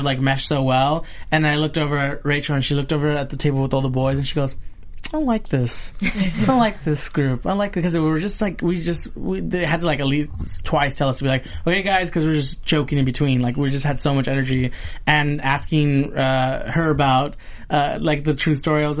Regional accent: West Covina, California, United States; I grew up in West Covina.

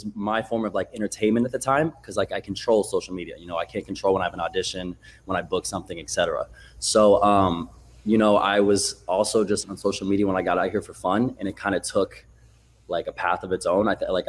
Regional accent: Ohio, United States; moved away as an adult; now in Los Angeles, United States; So I'm from Ohio, and I moved out to LA right after high school.

